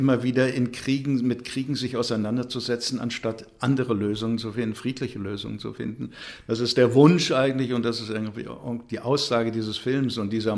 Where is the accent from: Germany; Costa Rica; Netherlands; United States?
Germany; Berlin; born there; Bin jetzt ab 1.4. sozusagen wieder Berliner, also da zurückgekommen in die Stadt, wo ich geboren bin.